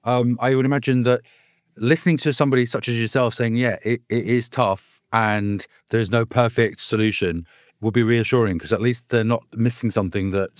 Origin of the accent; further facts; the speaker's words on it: United Kingdom; Now, as a Brit, I look at the US and North American media